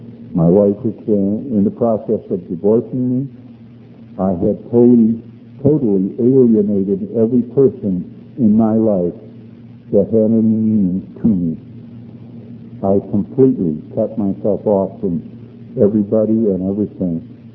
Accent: Cleveland, Ohio, United States; moved away as an adult; now in Phoenix, United States; And in June of 1970, we arrived in Phoenix. I think it was somewhere around 100 degrees, and we're from Cleveland.

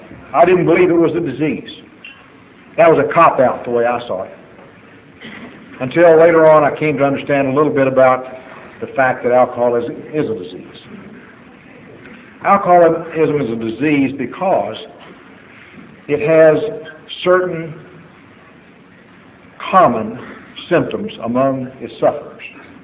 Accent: Texas, United States; born or raised there

